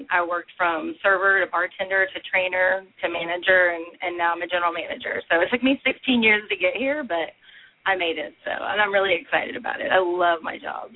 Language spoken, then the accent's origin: English; Houston, Texas, United States; now in Katy, United States; Yes, I am originally from Houston. And I moved to Katy in 2005. So that's where I live now.